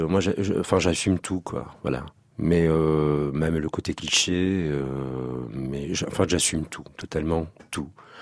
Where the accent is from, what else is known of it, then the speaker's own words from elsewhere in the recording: Occitanie, France; born there; c'est mon père qui a immigré, et ma famille italienne, mon père, mon grand-père, en France. Moi, je suis né dans le Gers